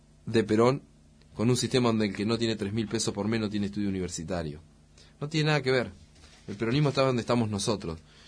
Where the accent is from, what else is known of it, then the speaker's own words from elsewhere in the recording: San Clemente, Buenos Aires Province, Argentina; Este otro domingo que viene vamos a ir a San Clemente, mi pueblo, a saludar a los vecinos.